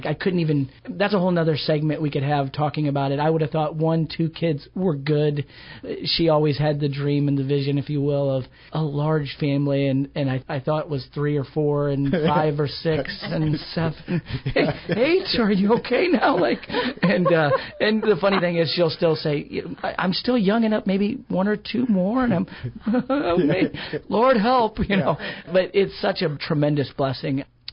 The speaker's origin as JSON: {"language": "English", "region": "Illinois", "country": "United States", "tie": "born or raised there", "said": "Yeah, I grew up in this area. I'm born and raised in Central Illinois. I went to school here, small town kid."}